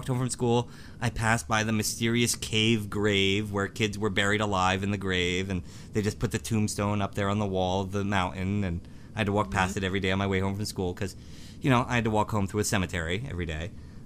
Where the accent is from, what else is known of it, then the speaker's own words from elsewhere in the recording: Newton, New Jersey, United States; I grew up in Newton, New Jersey, and I talk with Mark from Weird New Jersey all the time about it. Newton is like the weirdest town in all of New Jersey.